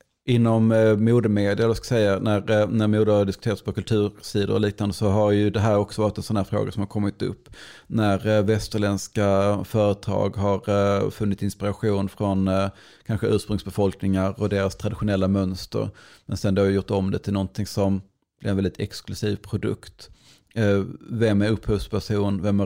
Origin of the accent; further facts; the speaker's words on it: Skåne, Sweden; som ju är Stockholmsslang, fick jag lära mig som skåning